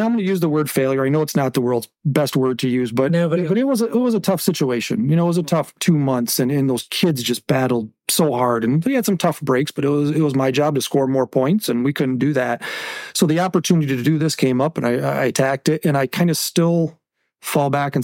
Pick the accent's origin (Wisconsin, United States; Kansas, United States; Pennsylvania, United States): Wisconsin, United States; And then obviously in my home state of Wisconsin is where I maintain.